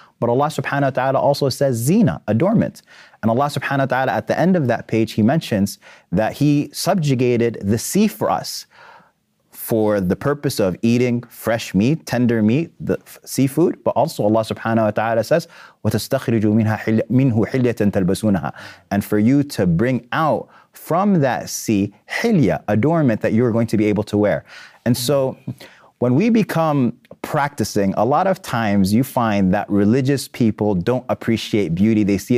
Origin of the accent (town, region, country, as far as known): Sudan